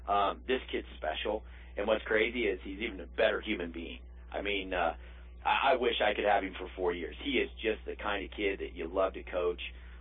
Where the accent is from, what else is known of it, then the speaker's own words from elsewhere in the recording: Falls City, Nebraska, United States; Yeah, and, you know, I've never been to Fairbury. I grew up in Fall City. I don't think I've ever set foot in that town